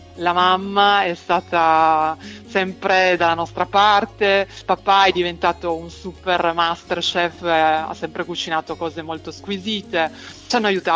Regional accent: Fossano, Piedmont, Italy; Noi siamo di Fossano, che è in provincia di Cuneo, e noi siamo circondati dagli allevamenti.

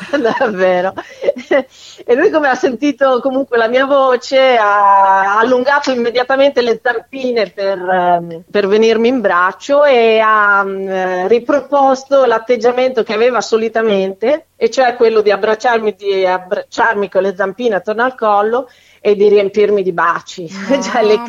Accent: Faenza, Emilia-Romagna, Italy; Io sono di Faenza

